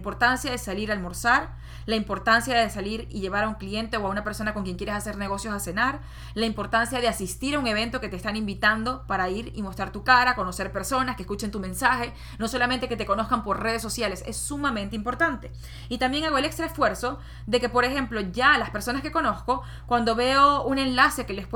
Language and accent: Spanish; Venezuela; por lo menos en mi país, en Venezuela, no lo era.